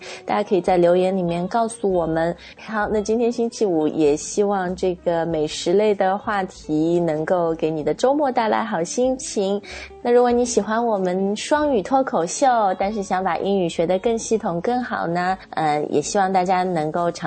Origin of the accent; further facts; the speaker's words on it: Guangdong, China; 还有一个我们就是广东人那个做椒盐特别好吃的赖尿虾。